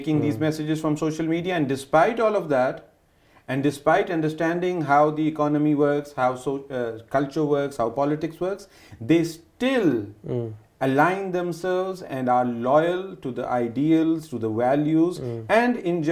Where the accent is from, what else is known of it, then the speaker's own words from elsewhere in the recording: Pakistan; because I'm from Pakistan, you're from the United States, we know how the world works.